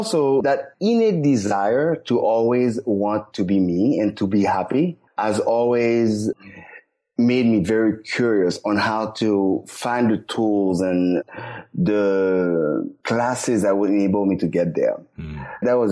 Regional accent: Haiti; now in United States; growing up in Haiti, being gay

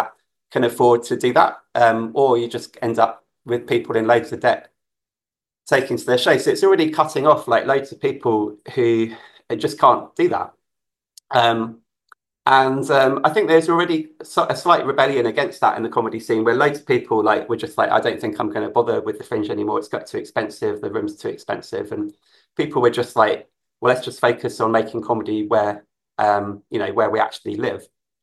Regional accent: London, United Kingdom; like I grew up in London, and so I know it really well.

